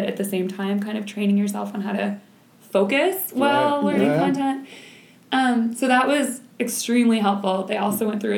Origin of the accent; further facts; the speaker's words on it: Toronto, Ontario, Canada; And so I was lucky that I grew up in Toronto, which is a big city